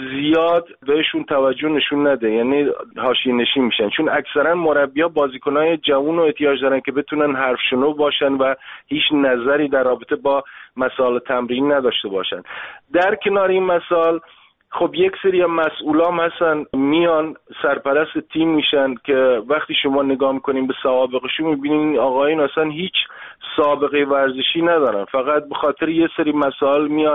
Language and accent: Persian; Iran; moved away as an adult; من راستش موقع خوبی هم از ایران اومدم بیرون